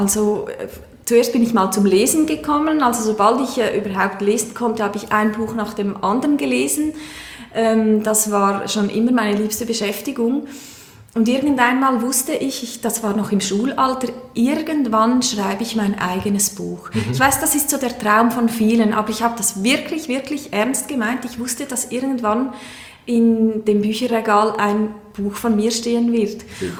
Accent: Aargau, Switzerland; now in Chur, Switzerland; 41, wohne in Chur, bin ursprünglich aus dem Kanton Aargau

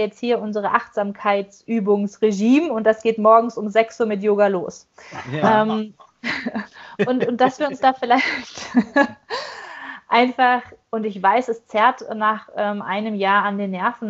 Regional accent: North Rhine-Westphalia, Germany; born there; ich auch gebürtig aus dem Ruhrgebiet komme

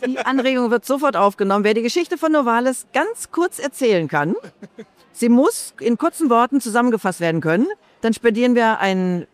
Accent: Rhineland, Germany; Ich komme aus dem Rheinland, da sitzt man sowieso zusammen.

